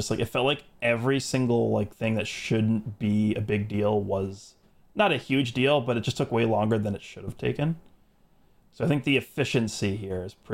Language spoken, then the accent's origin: English; New York, United States; Like, especially for me, because I'm from New York.